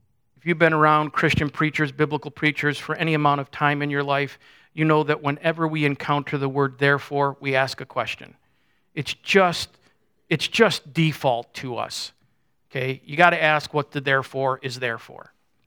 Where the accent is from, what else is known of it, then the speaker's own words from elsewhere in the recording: New York, United States; I am originally from Western New York, near Buffalo. Grew up in a little suburb, and so all my life I really have been a Buffalo Bills fan.